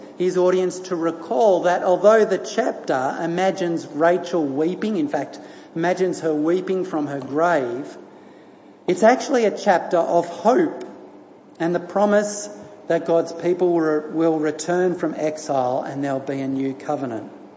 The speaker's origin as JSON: {"language": "English", "town": "Bowral", "region": "New South Wales", "country": "Australia", "tie": "born or raised there", "said": "legendary Australian cricketer, came from my hometown. Yep, came from Bowral, New South Wales."}